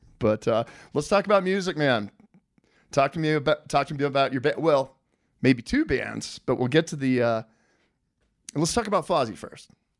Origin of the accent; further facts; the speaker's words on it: Colorado, United States; Well, I grew up in Colorado, which wasn't negative 30 like that.